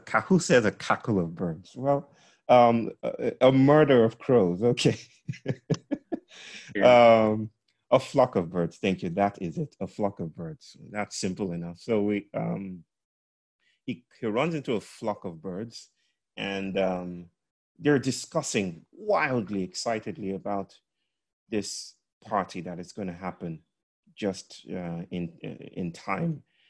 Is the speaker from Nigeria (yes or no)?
yes; Nigeria; I come from Nigeria. I come from the Yoruba people of West Africa, mainly Nigeria.